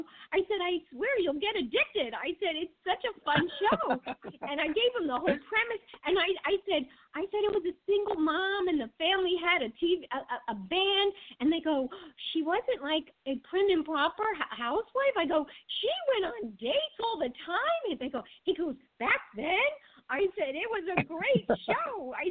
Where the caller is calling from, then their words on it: Arizona, United States; I'm calling from Arizona.